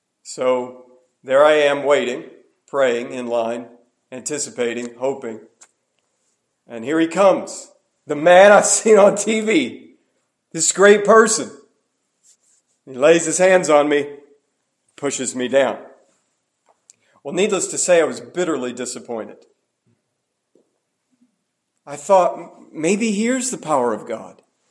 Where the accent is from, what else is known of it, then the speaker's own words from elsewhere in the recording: Florida, United States; when this particular man came to my church, the church that I grew up in Florida.